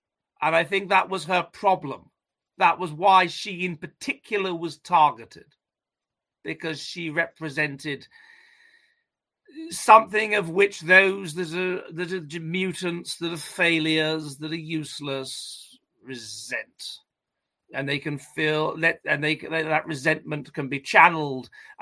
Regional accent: England, United Kingdom; that little mutual understanding that we're both English and we live in a free country

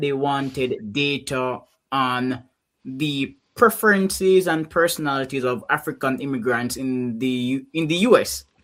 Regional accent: Jamaica; moved away as an adult; As somebody who's an immigrant, I was born in Jamaica, went to school and university in Jamaica, lived there well into my 20s.

